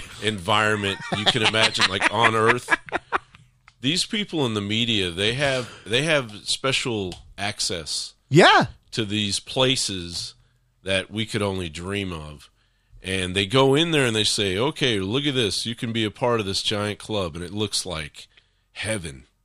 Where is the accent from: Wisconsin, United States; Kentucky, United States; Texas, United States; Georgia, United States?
Kentucky, United States; I grew up in Kentucky, man, and we call it the cold, bloody ground.